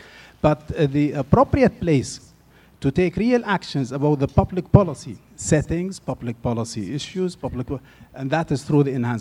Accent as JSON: {"language": "English", "country": "Saudi Arabia", "second_language": "English", "said": "from Saudi Arabia, and I had to ask for the floor"}